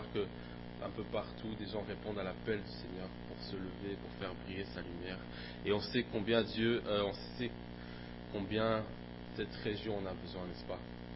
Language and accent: French; Gembloux, Wallonia, Belgium; j'ai grandi à Jean-Blou, donc je suis aussi de la province de Namur. Je suis de la province de Namur et j'en suis fier.